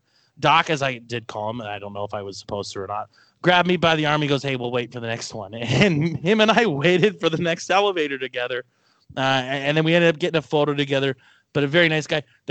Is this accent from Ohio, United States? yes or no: yes; Cleveland, Ohio, United States; I said, well, I grew up in the Cleveland area. I went to Seoul in high school.